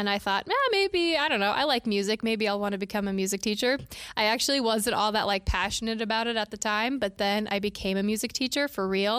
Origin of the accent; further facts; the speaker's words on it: Vermilion, South Dakota, United States; I grew up in the booming metropolis of Vermilion, South Dakota, which was not that big at all, actually. It's a very small town, although it does have the University of South Dakota there with a big fancy music museum